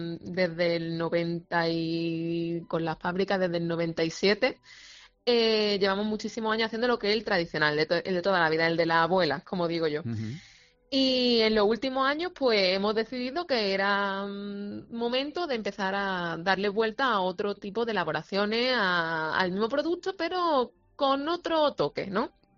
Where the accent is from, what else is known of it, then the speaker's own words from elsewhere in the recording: Málaga, Andalusia, Spain; Para nosotros como malagueños, fuera de Málaga y fuera de nuestras fronteras también.